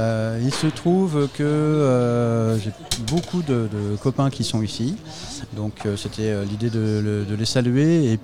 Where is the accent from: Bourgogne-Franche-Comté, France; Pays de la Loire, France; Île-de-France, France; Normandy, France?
Pays de la Loire, France; Nantes; Et comme je suis nantais.